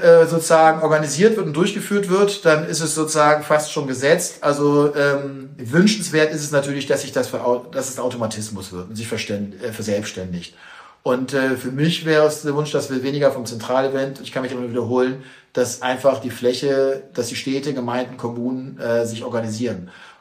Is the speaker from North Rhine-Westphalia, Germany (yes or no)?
yes; Cologne, North Rhine-Westphalia, Germany; ich komme aus Köln